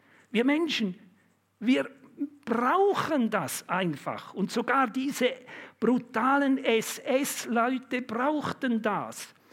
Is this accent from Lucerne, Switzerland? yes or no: yes; Luzern, Lucerne, Switzerland; also bei uns in Luzern und Umgebung, in der Zentralschweiz gibt es das.